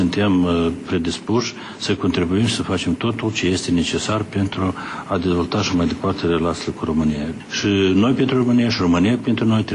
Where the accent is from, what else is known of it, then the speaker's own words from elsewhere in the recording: Moldova; noi am fost și suntem moldoveni pentru totdeauna. Și țara noastră este Republica Moldova.